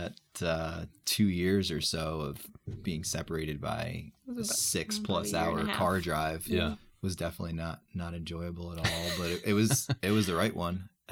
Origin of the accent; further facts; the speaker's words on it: New York City, New York, United States; I'm the oldest of six kids. So big family background. And kind of similar to Maddie, cradle Catholic. And it was just kind of an intrinsic part of being a cultural Italian.